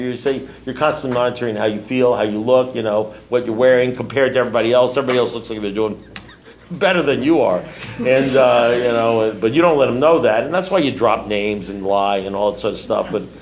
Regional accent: South Miami, Florida, United States; You know, I'm from South Miami. I'm talking about 30 miles away.

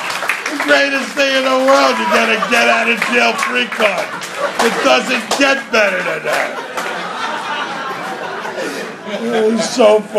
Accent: Queens, New York, United States; I'm from New York. And my voice, Queens, New York, right.

